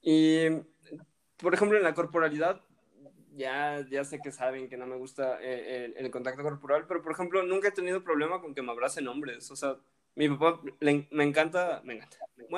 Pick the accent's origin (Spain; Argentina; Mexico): Mexico; me han preguntado si realmente soy mexicano. Y es como, pues, sí, ¿no? Nací ahí, güey.